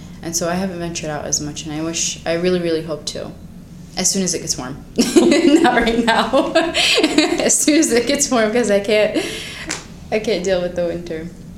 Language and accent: English; Ann Arbor, Michigan, United States; also born or lived in Hamtramck / Dearborn; I used to live in Hamtramck, so lived there for a year, and I moved, we moved around a little bit, moved to Dearborn, and then when I started high school, we moved to Ann Arbor.